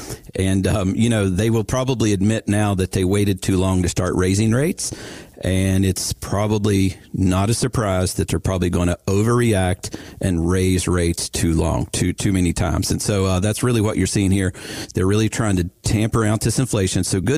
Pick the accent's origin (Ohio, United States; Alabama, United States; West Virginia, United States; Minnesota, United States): West Virginia, United States; moved away; So I moved to North Carolina from the north in 1996. I come from West Virginia, not quite as far up there.